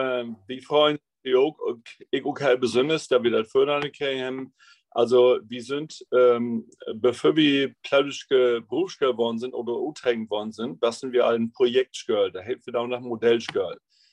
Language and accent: German; Lower Saxony, Germany; Und Kreis Leer ist Ostfriesland, also ich bin Norddeutschen, bin ich. Ich bin 57 Jahre alt und ich bin voll mit Plattdeutsch unterwegs in Helland.